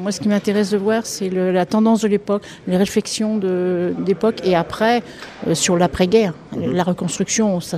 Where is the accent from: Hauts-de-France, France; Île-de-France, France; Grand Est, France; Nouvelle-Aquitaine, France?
Hauts-de-France, France; Noyon; moi je suis originaire de Noyon